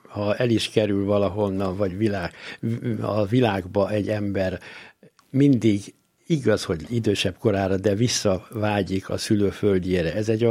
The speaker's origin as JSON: {"language": "Hungarian", "country": "Hungary", "said": "Igen, azok is vagyunk, de elsősorban magyarok vagyunk."}